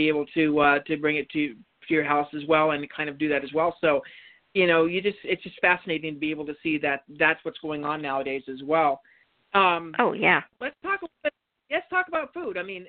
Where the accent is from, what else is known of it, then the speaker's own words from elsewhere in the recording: Montana, United States; I know, I grew up in Montana, so I actually do know the going out hunting for stuff.